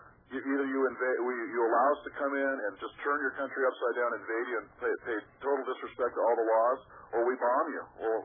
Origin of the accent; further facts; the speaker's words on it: United States; since I'm an American, I think we should start with Bill Clinton.